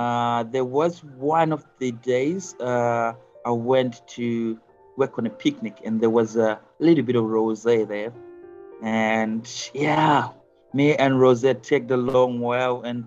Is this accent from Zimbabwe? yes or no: yes; Zimbabwe; Born and bred in Zimbabwe.